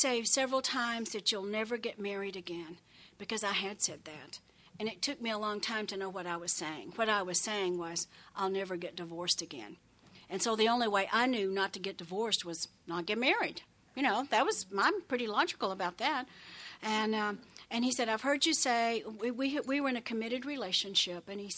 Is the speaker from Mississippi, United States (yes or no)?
no; Texas, United States; I grew up in West Texas, very flat.